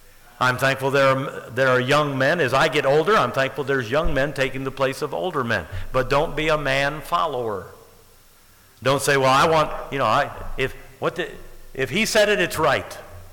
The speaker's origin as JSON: {"language": "English", "town": "Livonia", "region": "Michigan", "country": "United States", "tie": "born or raised there", "said": "I grew up in Dearborn Heights. I grew up in Livonia."}